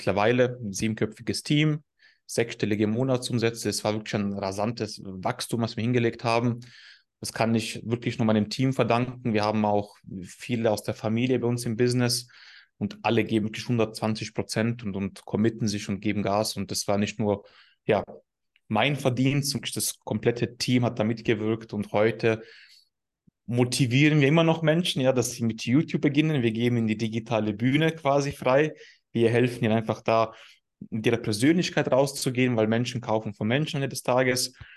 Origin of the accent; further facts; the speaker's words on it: Tyrol, Austria; habe meinen Dialekt so ein bisschen abgestellt.